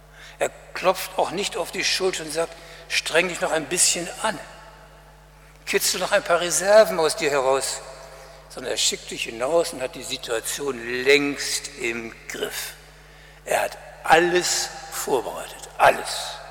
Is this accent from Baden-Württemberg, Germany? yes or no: no; Bremen, Germany; Ich bin Bremer